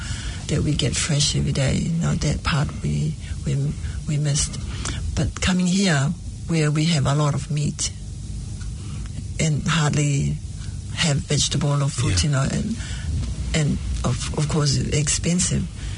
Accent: Samoa; growing up in Samoa at a young age

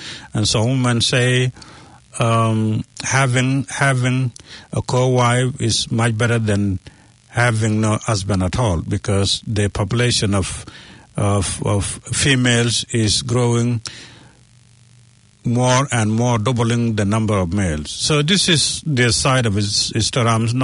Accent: Sudan; I'm from Sudan originally

